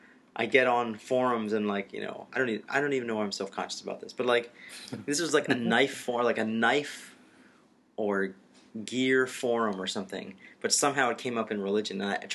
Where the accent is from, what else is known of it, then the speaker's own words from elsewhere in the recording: United States; And I think as a man, as an American man, as someone that feels like there's some warriorship inside of me, I completely resonate with that.